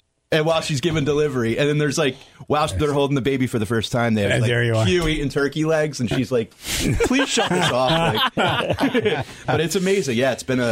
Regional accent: North Haven, Connecticut, United States; Yeah. I grew up right outside of New Haven. Grew up in North Haven.

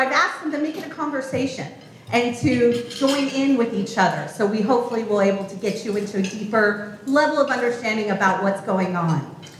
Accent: Florida, United States; So I grew up here in Florida, and you know, we've seen red tides in the past.

